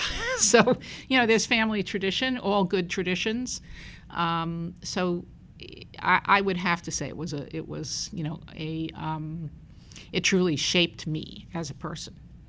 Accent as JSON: {"language": "English", "town": "Brooklyn", "region": "New York", "country": "United States", "tie": "born or raised there", "said": "I grew up in Brooklyn."}